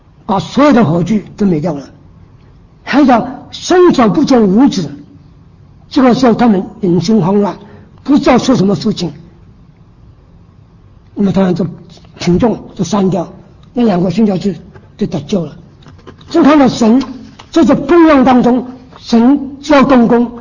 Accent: Guangxi, China; 我父亲是湖北人，我生在广西，从小是广西人。

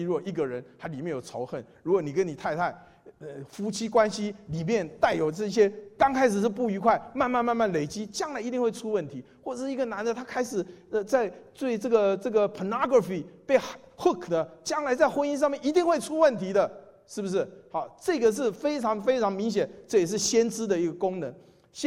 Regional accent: Taiwan; 是不是我是台湾来的

